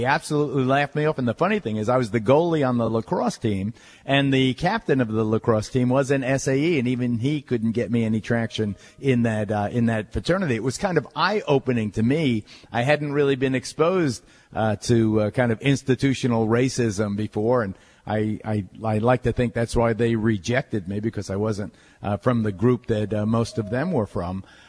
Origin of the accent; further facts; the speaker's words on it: West Babylon, New York, United States; So my friend Vic Furio, my oldest friend, he went to West Islip. I was from West Babylon High School, but we worked together on the Highway Department, Town of Babylon Highway Department.